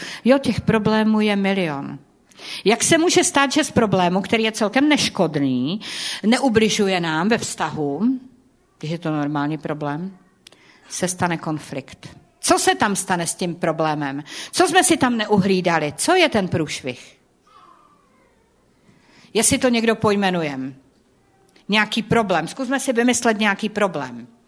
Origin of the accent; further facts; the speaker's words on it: Zlín Region, Czechia; já jsem z Valašska, já jsem temperamentní